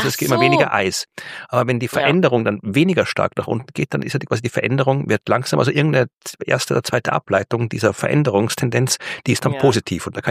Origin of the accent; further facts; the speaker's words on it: Austria; als Österreicher bin ich natürlich im Skifahren entsprechend ausgebildet.